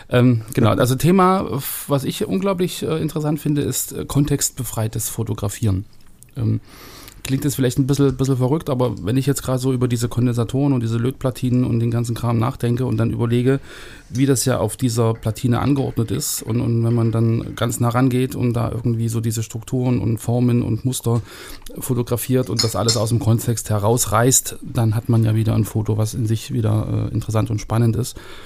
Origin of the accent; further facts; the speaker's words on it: East Germany, Germany; Mensch, gab es bei uns im Osten nicht.